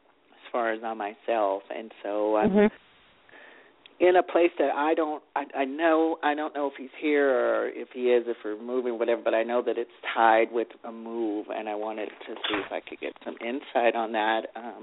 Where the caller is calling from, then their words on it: Texas, United States; I'm wonderful. I'm in Texas.